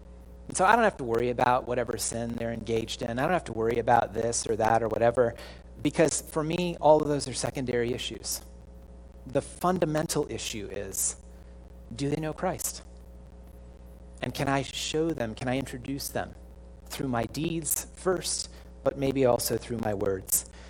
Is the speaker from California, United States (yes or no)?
yes; California, United States; I grew up in California. It's very different there in terms of church going.